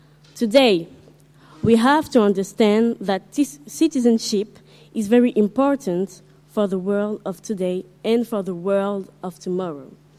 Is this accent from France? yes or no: no; Comoros; Je viens des Comores.